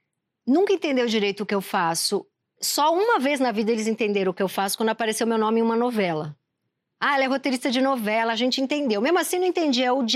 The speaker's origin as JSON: {"language": "Portuguese", "region": "São Paulo", "country": "Brazil", "said": "eu sou do Tatuapé"}